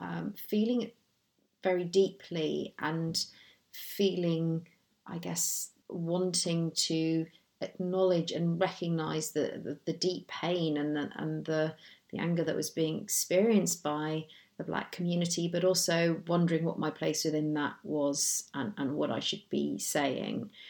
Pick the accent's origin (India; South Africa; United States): South Africa; born there; I was born in South Africa, in apartheid era South Africa, and enjoyed enormous untold white privilege as a result of the colour of my skin.